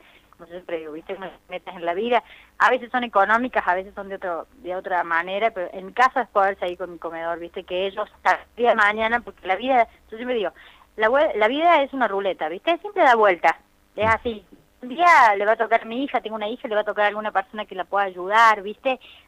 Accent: Córdoba, Argentina; now in Salta, Argentina; yo soy cordobesa, pero ya soy una salteña trucha, ¿viste? Porque ya estoy acá hace 20 años.

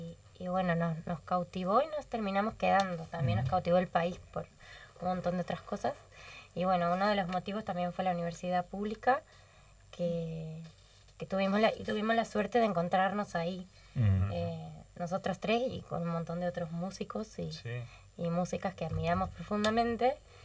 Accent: San Nicolás de los Arroyos, Buenos Aires Province, Argentina; Bueno, yo soy nicoleña de San Nicolás de los Arroyos.

